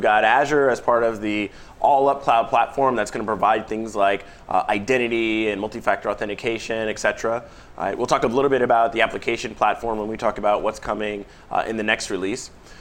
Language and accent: English; California, United States; we were talking a little bit about my hometown, which happens to be Silicon Valley.